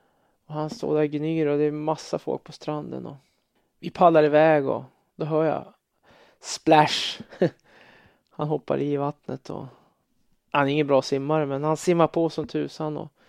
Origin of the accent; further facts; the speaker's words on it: Sweden; jag menar som svensk, jag menar, man kan ju inte bara ta en hund på gatan och adoptera den.